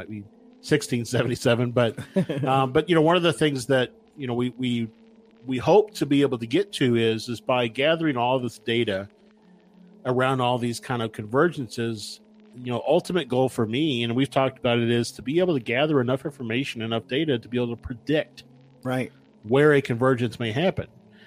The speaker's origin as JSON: {"language": "English", "country": "United States", "said": "for me as a, as an American"}